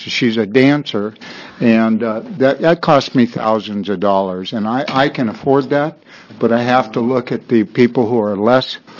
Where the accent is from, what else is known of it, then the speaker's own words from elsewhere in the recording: Oregon City, Oregon, United States; I'm from Oregon City, Molalla, Estacada area. The fact of the matter is, I'm not from Portland, and I'm not from Beaverton